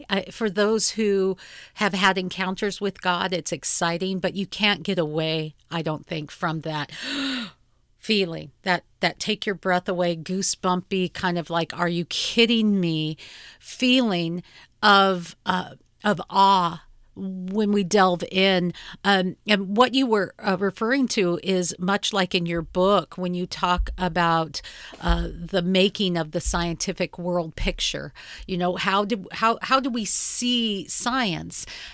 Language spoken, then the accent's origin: English; Seattle, Washington, United States; in my hometown of Seattle, Washington.